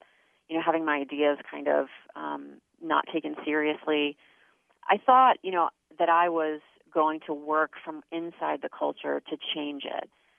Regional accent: New York, United States; as a kid growing up in New York, as a young woman in, on the East Coast

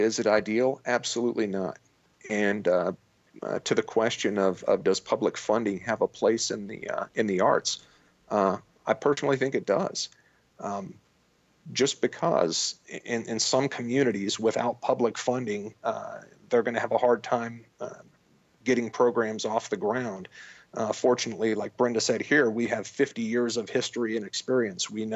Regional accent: Topeka, Kansas, United States; Well, I grew up in Topeka, and when I look at the arts programs, limited as they were that we had back when I was in elementary school

